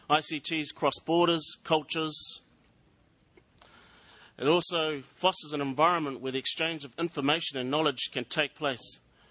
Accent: New Zealand; I'm from the Ngāi Takoto Ngāpuhi tribes. I'm a Māori from Aotearoa.

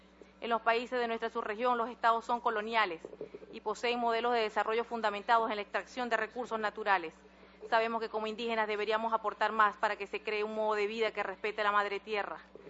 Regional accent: Venezuela; Traigo un saludo a ustedes de parte de mi pueblo guayú y de nuestra coordinadora general del CONIVE, la líder indígena guayú, Noelí Pocaterra

